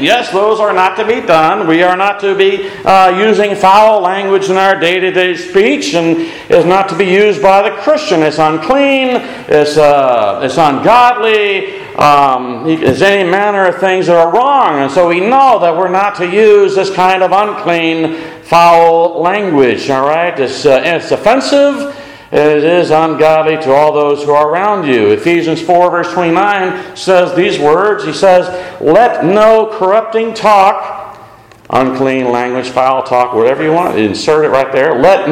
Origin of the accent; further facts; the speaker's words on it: San Antonio, Texas, United States; I grew up in San Antonio. I learned to do it in other languages.